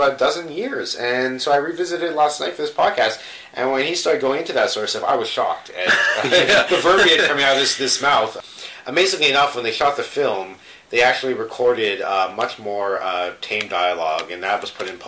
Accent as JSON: {"language": "English", "country": "Canada", "said": "Because we're Canadian"}